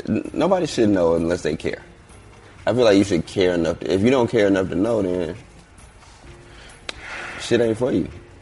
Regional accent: Atlanta, Georgia, United States; Yeah, I grew up on Deal, up the street. Like this is like just seeing all this shit grow is like amazing.

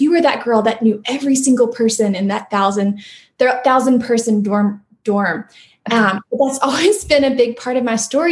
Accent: Griffin, Georgia, United States; I grew up in Middle Georgia. I don't think most of your listeners would know Griffin, Georgia, but it's near Macon, which is a more mid-sized community in Georgia.

